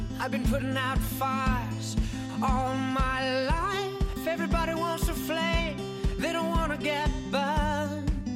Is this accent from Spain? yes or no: yes; Spain; moved away as an adult; now in Germany; soy completamente europea, porque mi padre es alemán, mi madre es española, viví durante 18 años en España y después nos fuimos a vivir a Alemania.